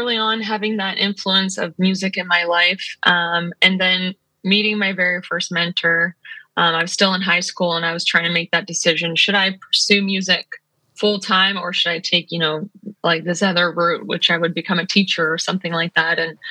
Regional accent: Ontario, Canada; I'm from Ontario, Canada.

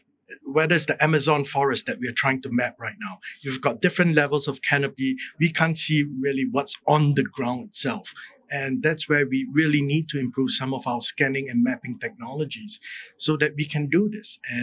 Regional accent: Singapore; I'm originally from Singapore

